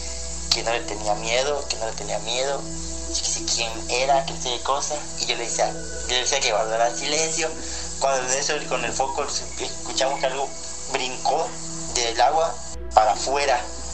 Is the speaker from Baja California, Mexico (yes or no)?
no; Tenosique, Tabasco, Mexico; yo soy de Tenosique, Tabasco